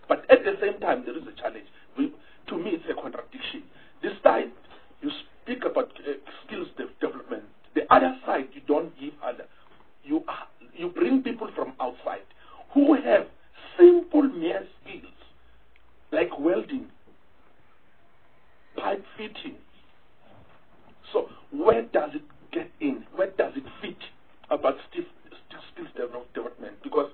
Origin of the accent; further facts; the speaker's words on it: Mpumalanga, South Africa; I'm from Mpumalanga.